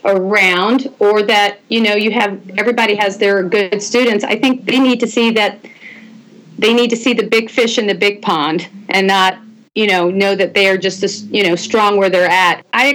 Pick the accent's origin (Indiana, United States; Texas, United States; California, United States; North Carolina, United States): Indiana, United States; now in Florida, United States; growing up, I'm originally from Indiana before I moved to Florida.